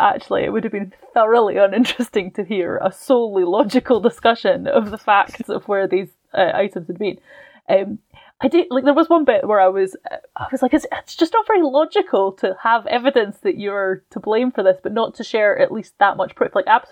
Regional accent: Scotland, United Kingdom; but as a Scot who is also British and has been part of the United Kingdom for circa 400 years

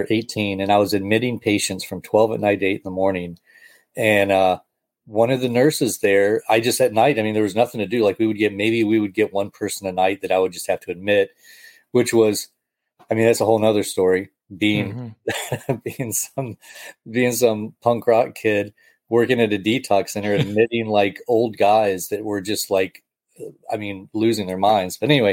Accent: Panama City, Florida, United States; Panama City.

